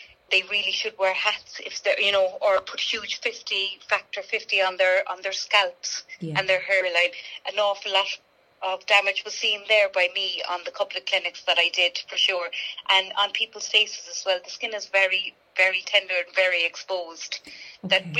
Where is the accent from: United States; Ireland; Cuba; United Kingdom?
Ireland; we as Irish people with fair skin, we do tend to forget.